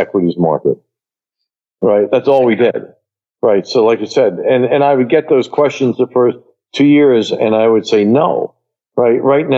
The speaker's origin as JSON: {"language": "English", "town": "Queens", "region": "New York", "country": "United States", "tie": "born there", "said": "And I was born in Queens, but I'd never actually driven in the neighborhoods of Staten Island."}